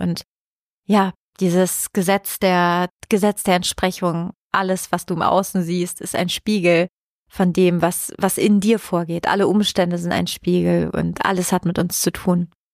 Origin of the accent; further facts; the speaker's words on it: Italy; Ich komme aus Italien.